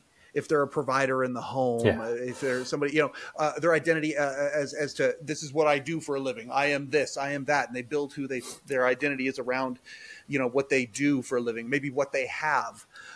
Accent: Kelowna, British Columbia, Canada; You know, I'm from Kelowna.

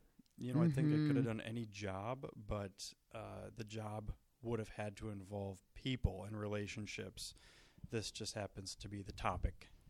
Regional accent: De Pere, Wisconsin, United States; So, I grew up in DePeer, so I'm from the area. Did my undergraduate down in Missouri and then came back home.

